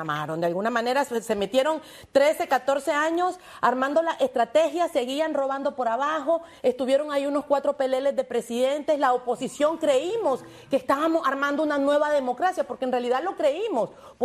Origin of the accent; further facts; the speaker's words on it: Venezuela; Soy venezolana y veo las encuestas y hablo con mi gente todos los días.